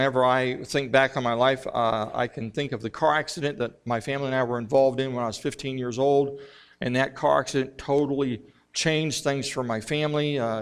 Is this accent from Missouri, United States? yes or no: yes; Missouri, United States; I came from Missouri. I jumped on a plane and went to Miami, Florida